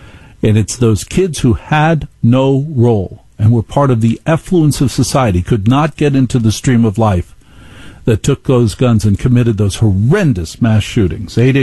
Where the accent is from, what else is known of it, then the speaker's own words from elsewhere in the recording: Maplewood, New Jersey, United States; And then there was a murder in my hometown of Maplewood, New Jersey this weekend.